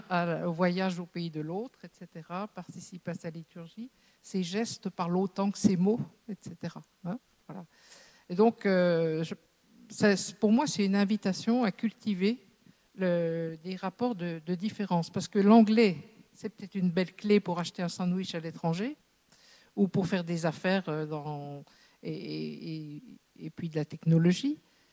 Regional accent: France; Nous, on est français, on n'est pas très portés là-dessus

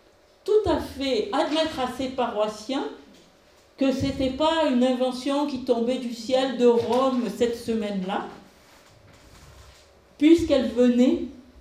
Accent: Provence-Alpes-Côte d'Azur, France; je suis provençale

